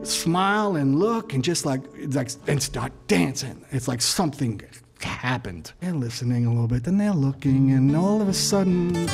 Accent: Brooklyn, New York, United States; I grew up in, you know, in New York City. I grew up in Brooklyn when it meant something.

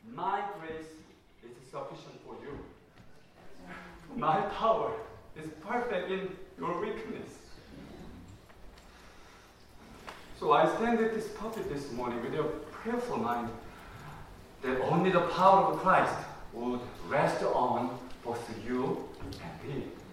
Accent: South Korea; first language Korean; English is a second language; I have been speaking in Korean as my mother tongue for more than 40 years since I started speaking my mommy's tongue when I was three. Because I speak English as a second language, so it might be a bit of a challenge for you to understand the sermon due to my strange accent

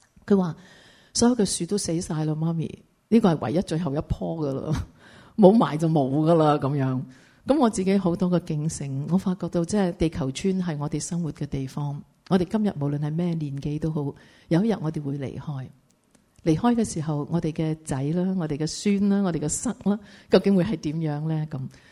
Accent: Hong Kong; 我嚟自香港嘅，咁所以好多人咧，香港人尤其是 好忙嘅

